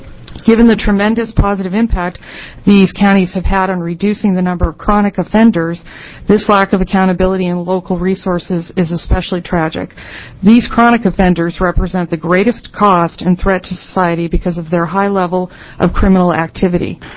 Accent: New England, United States; I'm from New England originally, so of course I picked those states.

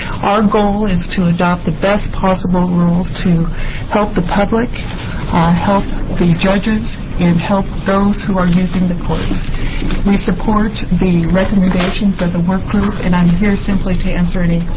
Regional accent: Portland, Oregon, United States; I'm an attorney from Portland, Oregon

